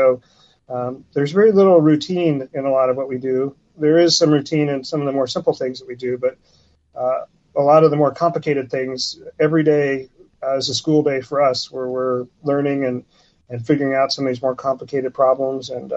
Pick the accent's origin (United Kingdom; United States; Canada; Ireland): United States; Colorado; I'm originally from Colorado.